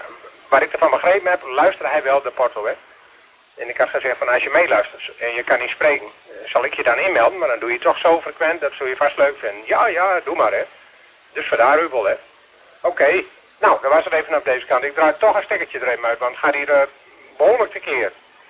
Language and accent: Dutch; Vledderveen, Groningen, Netherlands; En ik kom uit het Groningse Vledderveen.